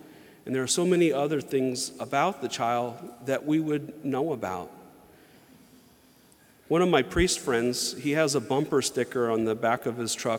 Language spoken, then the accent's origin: English; the South, United States; I grew up in the South, and many of my friends were Protestant